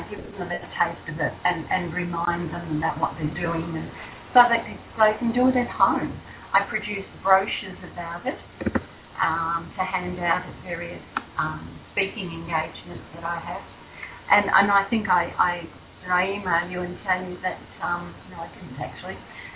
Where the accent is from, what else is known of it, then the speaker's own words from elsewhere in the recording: Victoria, Australia; In my home state of Victoria, I decided to turn my painting with Parkinson's session into a workshop